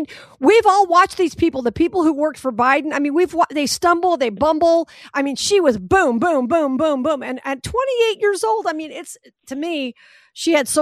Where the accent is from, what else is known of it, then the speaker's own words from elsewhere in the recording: Las Vegas, Nevada, United States; now that you're in Vegas, my hometown. I'm glad to have you in Vegas.